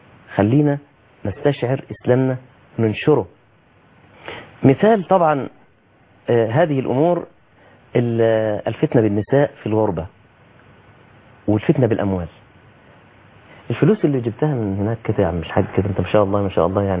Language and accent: Arabic; Egypt; عندنا في مصر